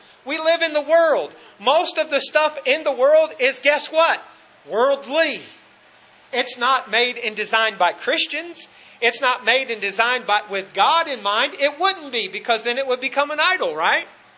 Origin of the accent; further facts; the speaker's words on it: Canton, Ohio, United States; I grew up near Canton, Ohio, and spent my childhood several times going to the Pro Football Hall of Fame.